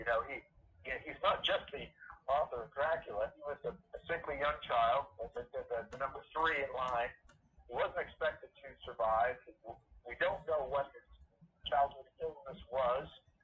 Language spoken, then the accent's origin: English; Montreal, Quebec, Canada; growing up in Montreal, Canada